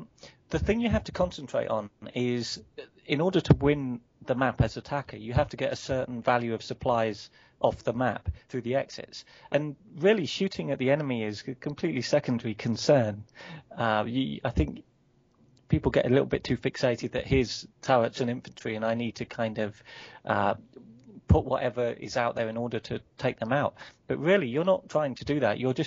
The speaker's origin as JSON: {"language": "English", "country": "United Kingdom", "said": "because I'm British and I'm very British"}